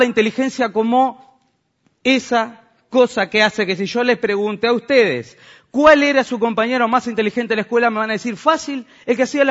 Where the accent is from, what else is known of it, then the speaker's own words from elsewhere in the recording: Salto, Uruguay; estaba a 15.000 kilómetros de mi casa, vengo de Salto